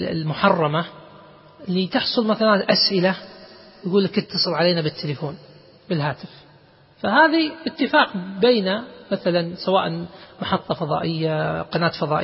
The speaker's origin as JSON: {"language": "Arabic", "country": "Kuwait"}